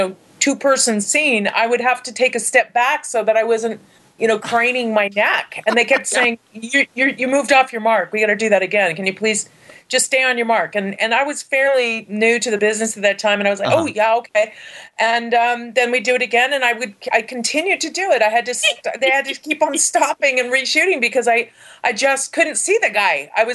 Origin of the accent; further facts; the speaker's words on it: San Diego, California, United States; And I'm from San Diego.